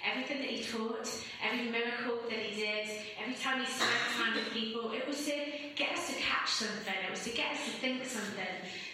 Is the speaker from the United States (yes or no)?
no; East Midlands, United Kingdom; moved away as an adult; now in Scotland, United Kingdom; So I'm from Derbyshire originally, but I moved up to Scotland 5 years ago to pastor the church there